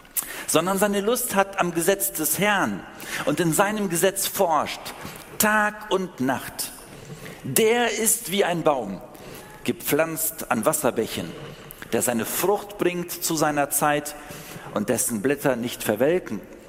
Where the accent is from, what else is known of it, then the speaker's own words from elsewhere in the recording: Germany; Ich als Deutscher habe gelesen, Quente.